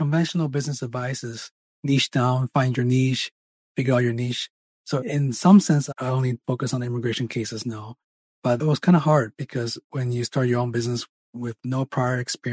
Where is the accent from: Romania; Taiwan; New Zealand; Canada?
Taiwan; now in Oklahoma City, United States; I'm originally from Taiwan, and I started my own law firm here in Oklahoma City 2 years ago.